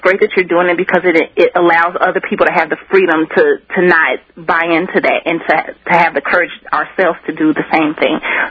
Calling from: Colorado, United States; calling from Colorado.

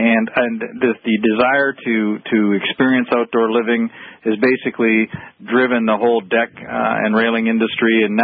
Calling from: Toronto, Ontario, Canada; I'm calling in from Toronto, Canada.

